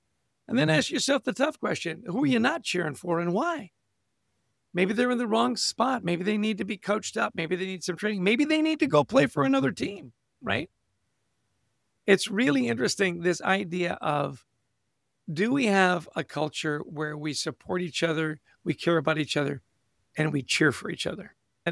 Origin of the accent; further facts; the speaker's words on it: Vancouver, British Columbia, Canada; also born or lived in Edmonton, Canada; I was born in Edmonton, Alberta, grew up in Vancouver, British Columbia.